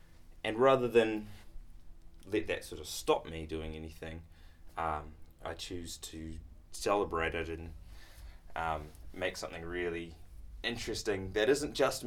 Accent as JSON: {"language": "English", "town": "Dunedin", "region": "Otago", "country": "New Zealand", "tie": "born or raised there", "said": "the music that I love from Dunedin, my hometown"}